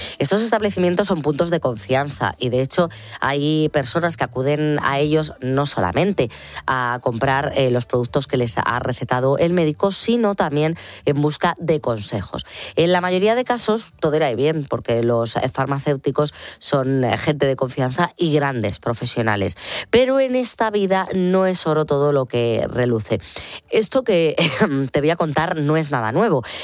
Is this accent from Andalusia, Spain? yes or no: no; Berrioplano, Navarre, Spain; Me voy a quedar en mi pueblo, en Berrioplano, en Pamplona.